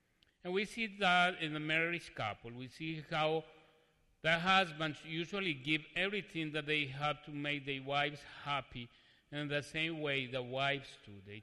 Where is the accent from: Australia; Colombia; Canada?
Colombia; English is a second language; now in United States; I came from Colombia.